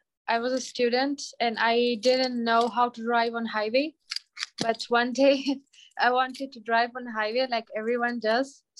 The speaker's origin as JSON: {"language": "English", "country": "Afghanistan", "lives_now": "Albuquerque, United States", "said": "I am from Afghanistan. I'm here for 4 years and 5 months."}